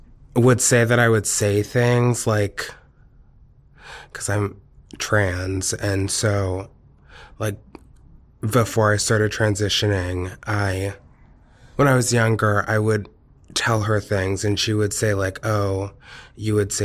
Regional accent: Spokane, Washington, United States; I grew up in Spokane, Washington. I always say, if you haven't gone, don't go. I would say it's a mid-sized town, and everybody kind of knows everybody in it.

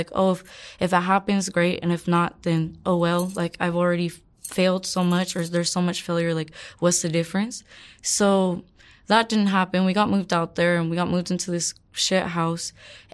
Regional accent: Joshua Tree, California, United States; In the Southern California area towards Palm Springs. So Joshua Tree, California.

